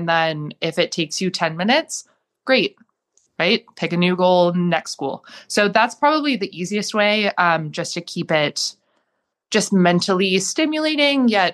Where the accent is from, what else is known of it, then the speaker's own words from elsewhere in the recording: Ontario, Canada; I grew up in Ontario